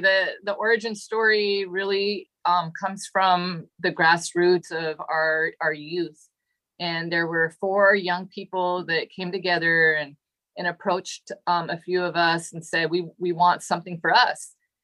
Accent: Seattle, Washington, United States; And, you know, I was born and raised in Seattle.

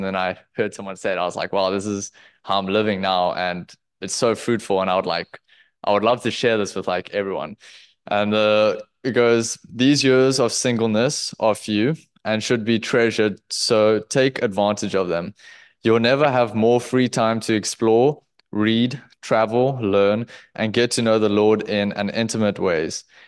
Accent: Cape Town, Western Cape, South Africa; I don't know if you guys know that yet, but … from Bake. I'm from Cape Town, South Africa.

